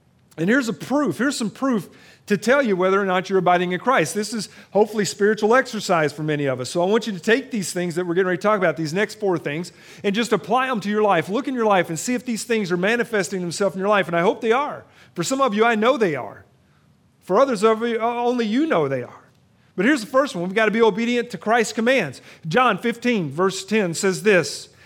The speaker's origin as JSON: {"language": "English", "region": "Kentucky", "country": "United States", "said": "I'm from Kentucky. I use words that you may not know."}